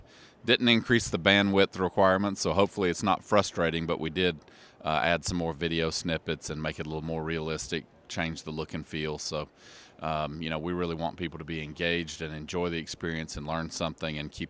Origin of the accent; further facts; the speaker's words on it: Georgia, United States; So I'm originally from the Southeast. Grew up mainly on a family farm in Georgia, just south of Atlanta.